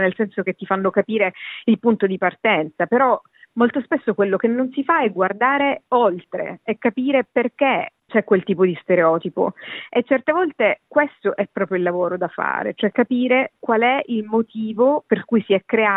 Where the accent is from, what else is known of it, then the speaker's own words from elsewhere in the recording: Sicily, Italy; perché io sono siciliana e perché per me è stata una grande sfida raccontare le cose che io penso che siano più importanti della mia Sicilia